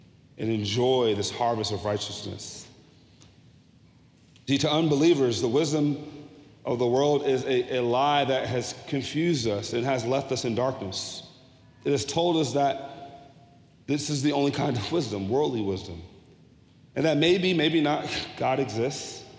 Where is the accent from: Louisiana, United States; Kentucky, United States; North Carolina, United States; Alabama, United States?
Louisiana, United States; Jeanerette; As a boy, I grew up in Generette, Louisiana.